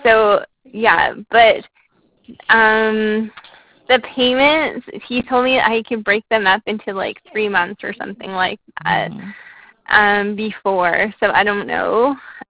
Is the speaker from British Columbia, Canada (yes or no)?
no; Toronto, Ontario, Canada; I'm from Canada, yes, but, like, I have never lived in a place that you cannot go to the store for, like, 3 or 4 days because the weather's so bad.